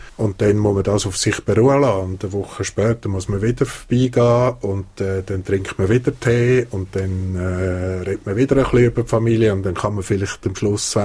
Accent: Switzerland; wir als Schweizer

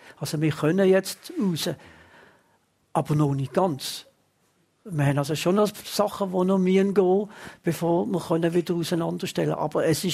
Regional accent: Basel-Stadt, Switzerland; ich bin auf der Breite aufgewachsen.

